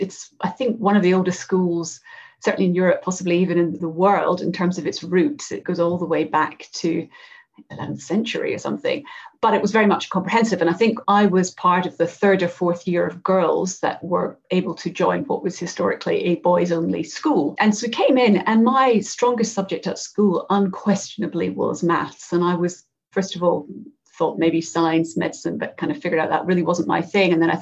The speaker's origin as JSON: {"language": "English", "town": "Edinburgh", "region": "Scotland", "country": "United Kingdom", "tie": "born or raised there", "said": "So I am indeed born and bred in Edinburgh. My dad's a Glaswegian. My mum was very much from Edinburgh, both very, very working class backgrounds."}